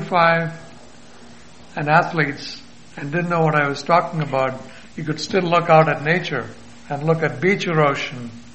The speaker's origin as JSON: {"language": "English", "region": "Kerala", "country": "India", "tie": "born or raised there", "said": "And in my home state of India, you know, Kerala, which is a tropical rainforest pretty much bordering the Arabian Sea"}